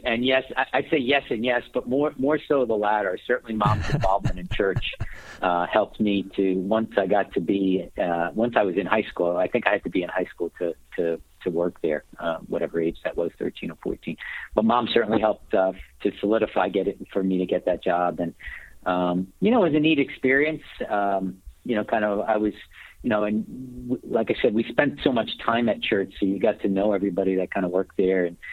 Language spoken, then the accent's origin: English; Staten Island, New York, United States; But grew up in Staten Island, New York, the forgotten borough of New York City. Went to Catholic